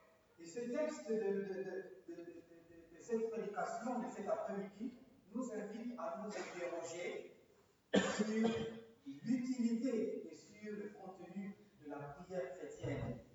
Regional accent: DR Congo; En fait, je viens de la République démocratique du Congo, ce qu'on appelait le Zaïre.

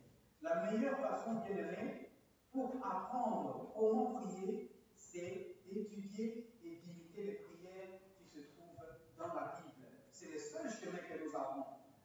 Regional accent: DR Congo; En fait, je viens de la République démocratique du Congo, ce qu'on appelait le Zaïre.

